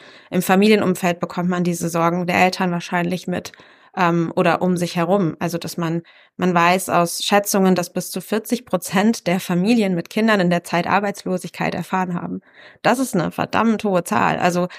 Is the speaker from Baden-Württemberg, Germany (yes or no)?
no; Chemnitz, Saxony, Germany; ich komme hier aus dem Teil von Sachsen und damals hieß dann die Stadt eben noch Karl-Marx-Stadt